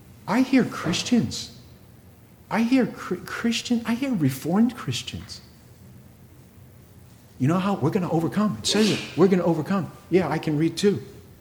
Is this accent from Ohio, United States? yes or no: no; Massachusetts, United States; I come from Massachusetts, one of the original 13 colonies